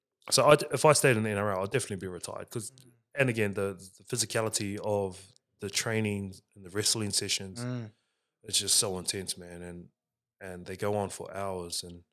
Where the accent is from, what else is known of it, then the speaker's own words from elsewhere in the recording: New Zealand; But when I grew up in New Zealand, bro, we were outside until the sun went down.